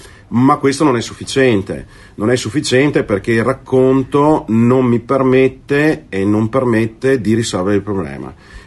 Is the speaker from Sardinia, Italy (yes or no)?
no; Venice, Veneto, Italy; born there; now in Verona, Italy; Io provengo da un territorio di mare, provengo dalla Laguna Veneziana perché sono nato lì, anche se ormai abito a Verona da tantissimo tempo